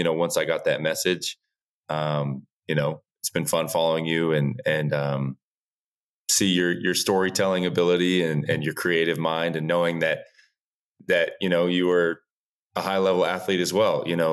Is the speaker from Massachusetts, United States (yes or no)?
yes; Massachusetts, United States; I grew up in Massachusetts, so I did love the Celtics and the Red Sox and the Patriots.